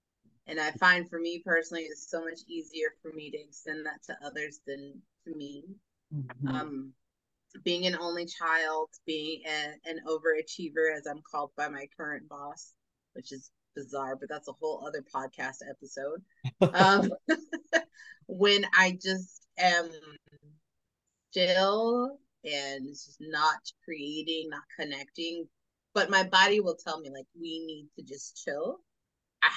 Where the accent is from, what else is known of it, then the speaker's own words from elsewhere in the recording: Las Vegas, Nevada, United States; CBC 2024 will be coming to my hometown of Las Vegas, Nevada, not Nevada.